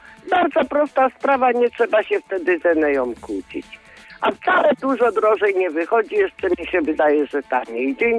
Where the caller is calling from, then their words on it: Szczecin, West Pomeranian Voivodeship, Poland; ze Szczecina, bardzo lubię was słuchać